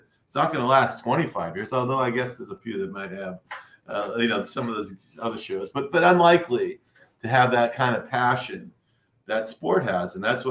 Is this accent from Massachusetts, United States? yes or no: yes; Boston, Massachusetts, United States; I grew up in Boston, so the Red Sox didn't, their socks weren't even red.